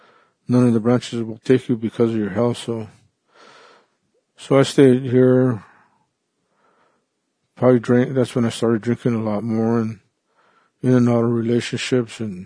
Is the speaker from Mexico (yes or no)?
no; Isleta, New Mexico, United States; I lived in Isleta all my life. I was born and raised in Isleta. I grew up in Isleta. My family's from Isleta